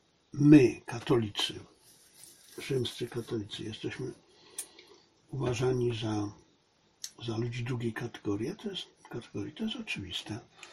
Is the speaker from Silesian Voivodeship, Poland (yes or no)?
yes; Silesian Voivodeship, Poland; Od rodowitego Ślązaka, nie takiego jak ja. Znaczy, ja też byłem rodowity